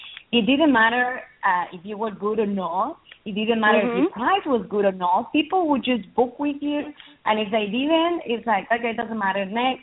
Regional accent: Mexico; English is a second language; now in Australia; I'm originally from Mexico. I've been in Australia for many years, so the accent is a little mixed.

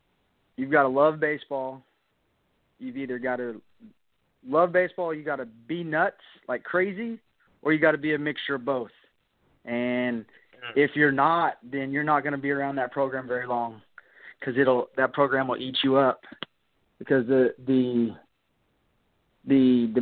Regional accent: Stroud, Oklahoma, United States; Well, I grew up in Stroud, Oklahoma. My dad coached baseball there from like 1975 to 1995, and he coached a bunch of good players.

